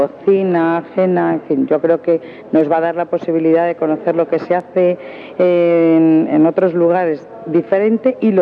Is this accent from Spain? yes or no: yes; Spain; somos españoles de hoy